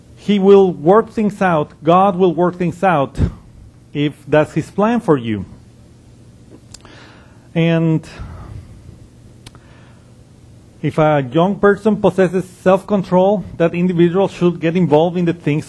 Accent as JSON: {"language": "English", "country": "Mexico", "tie": "born or raised there", "said": "I remember growing up in Mexico and watching black and white movies in Spanish."}